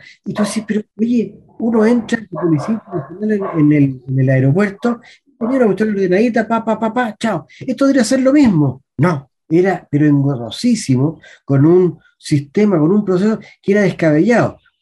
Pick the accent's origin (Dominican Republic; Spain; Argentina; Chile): Chile; si soy chileno, y el chileno no entiende lo que lee, así que yo soy un chileno más nomás.